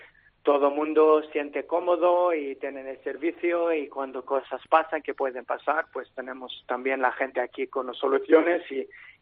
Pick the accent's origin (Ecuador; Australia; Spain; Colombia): Australia; Sydney, New South Wales; Spanish is a second language; yo soy australiano y esta cosa para mí es muy personal porque mis orígenes son griegas, pero nací en Sydney y, como he dicho antes, he viajado a muchos lugares en el mundo.